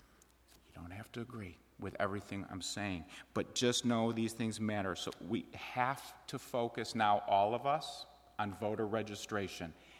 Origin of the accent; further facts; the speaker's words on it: Chicago, Illinois, United States; I grew up in Chicago, where we say vote early and vote often.